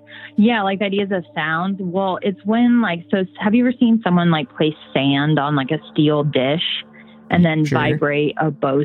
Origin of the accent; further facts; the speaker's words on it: Indiana, United States; I am from Indiana originally, so I grew up around crop fields and cornfields my whole life.